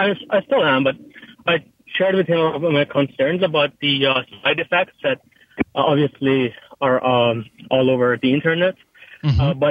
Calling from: Toronto, Ontario, Canada; So I'm calling from Toronto, Canada.

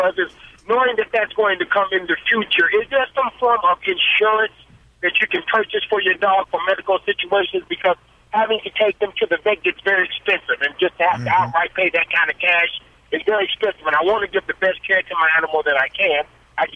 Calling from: Los Angeles, California, United States; I'm calling from Los Angeles.

